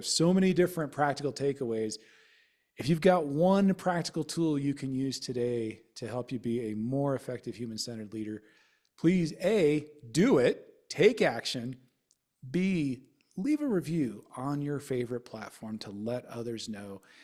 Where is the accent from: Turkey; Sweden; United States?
United States; Colorado; so I grew up in Colorado, no ocean experience, right?